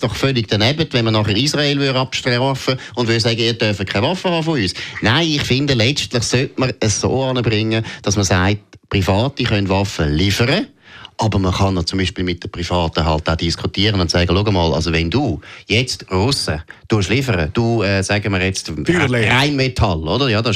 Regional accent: Germany; Ich finde, ehrlich gesagt, auch als Deutscher finde ich es natürlich schon unglaublich ironisch

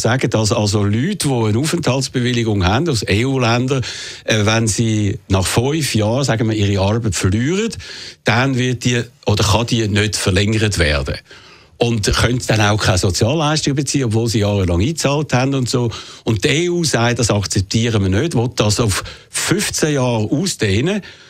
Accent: Switzerland; wenn wir als Schweizer im Ausland sind

